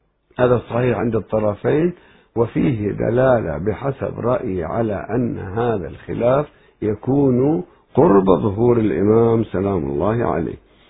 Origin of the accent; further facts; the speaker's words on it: Iraq; عندنا بالعراق الجيش المهدي